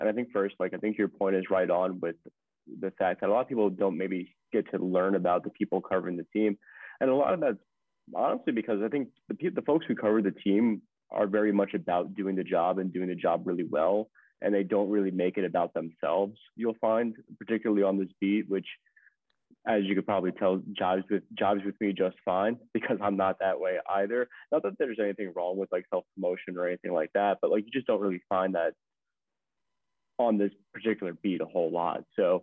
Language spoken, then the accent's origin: English; Queens, New York, United States; I grew up in Queens and I started working for Newsday in New York